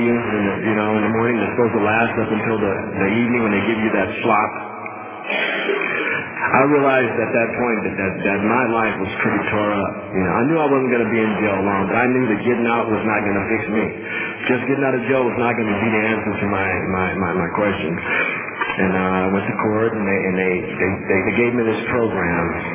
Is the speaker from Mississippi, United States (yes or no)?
yes; Mississippi, United States; Now, I'm from Mississippi, man.